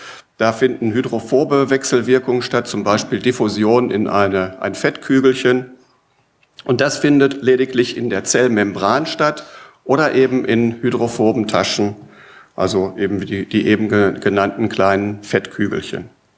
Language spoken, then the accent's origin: German; Bielefeld, North Rhine-Westphalia, Germany; ein paar Worte über meine Heimatstadt Bielefeld, ganz in der Nähe von der Stelle